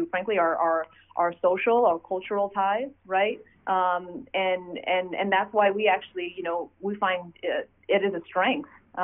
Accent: San Antonio, Texas, United States; my community here in where I grew up here in San Antonio

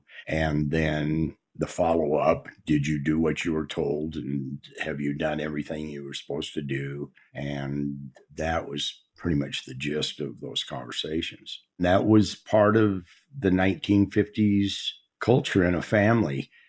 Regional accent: Provo, Utah, United States; born there; I was born on August the 31st, 1950 in Provo, Utah.

